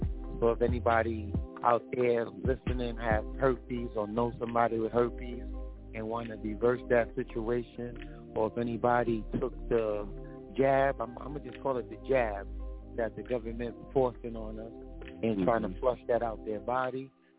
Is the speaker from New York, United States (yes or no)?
yes; Brooklyn, New York, United States; I'm from Honduras, Central America. I was born and raised in Brooklyn, though, Bronzeville, Brooklyn.